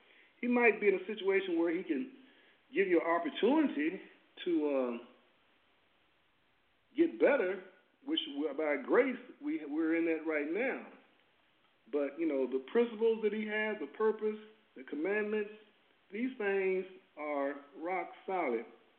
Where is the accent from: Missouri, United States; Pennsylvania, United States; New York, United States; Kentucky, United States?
Kentucky, United States; Louisville; moved away; also born or lived in Virginia, United States; Well, yes, I was born in Virginia, raised in Louisville, Kentucky, been in South Florida for the last 40 years